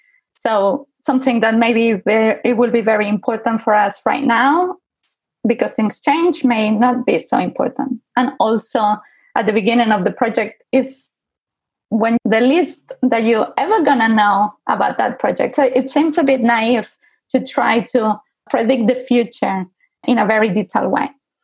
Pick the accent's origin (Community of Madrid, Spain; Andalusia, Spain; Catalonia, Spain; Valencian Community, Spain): Catalonia, Spain; Barcelona; moved away as an adult; now in London, United Kingdom; I'm originally from Barcelona. I moved to London more than 13 years ago with a plan to stay here for a month.